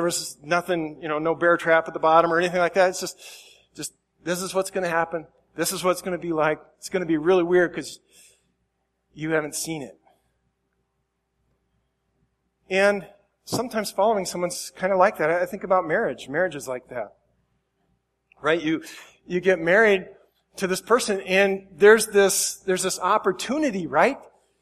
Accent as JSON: {"language": "English", "town": "Council Bluffs", "region": "Iowa", "country": "United States", "tie": "born or raised there", "said": "I grew up in Council Bluffs, Iowa, which, like the name, has these bluffs that supposedly the Indians held council meetings on."}